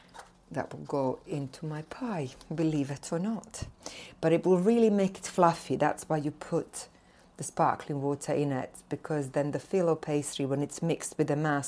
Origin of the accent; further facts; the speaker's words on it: Sarajevo, Bosnia & Herzegovina; English is a second language; now in United Kingdom; I come from Sarajevo, from Bosnia, well, Yugoslavia. I kind of still identify myself as Yugoslav.